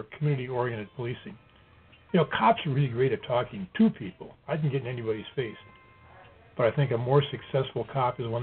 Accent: Minneapolis, Minnesota, United States; When I grew up in North Minneapolis, I'll tell you, cops that worked those areas, we knew them.

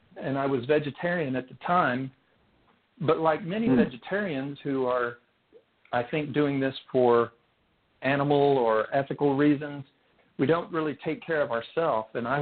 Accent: Texas, United States; And growing up in Texas, there were actually some opportunities for that. We lived on a patch of land in this little town south of Fort Worth.

